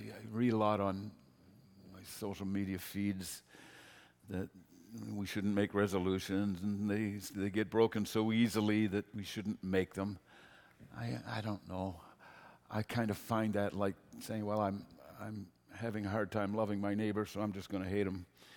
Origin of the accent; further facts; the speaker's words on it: the Maritimes, Canada; born there; I am a Maritimer by birth. I am a Newfoundlander by desire. I wasn't born there, so I can't claim it.